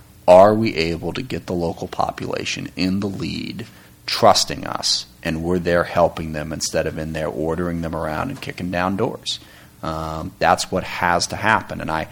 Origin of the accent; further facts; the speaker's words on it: Seattle, Washington, United States; I mean, I'm from Seattle, Washington.